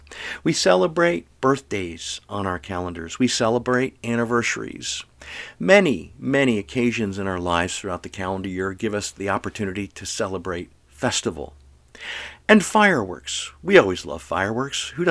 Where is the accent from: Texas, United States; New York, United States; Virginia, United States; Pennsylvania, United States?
Pennsylvania, United States; other places in my youth growing up in Western Pennsylvania.